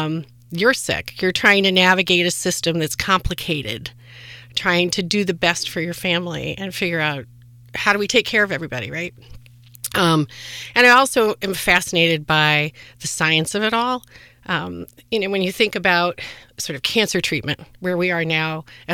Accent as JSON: {"language": "English", "town": "Rochester", "region": "New York", "country": "United States", "said": "And I'm originally from Rochester. I was born in Rochester. My family, extended family, aunts, uncles, cousins, were always here."}